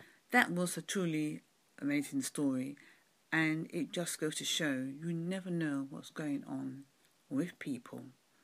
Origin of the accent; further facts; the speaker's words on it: London, United Kingdom; from London, UK.